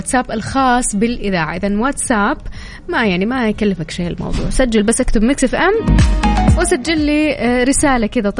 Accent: Taif, Makkah Province, Saudi Arabia; born there; ترى انا من مواليد الطايف على فكرة

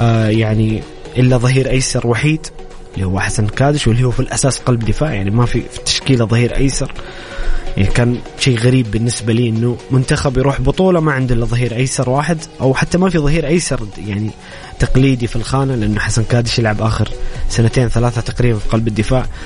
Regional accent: Saudi Arabia; أكيد أني أنا كسعودي دائما طموحي أنه يحقق كأس آسيا

